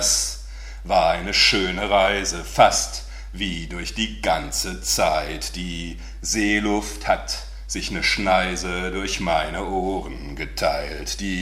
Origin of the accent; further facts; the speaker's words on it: Germany; Also ich kann es natürlich auch nicht, ich bin ja auch Deutscher.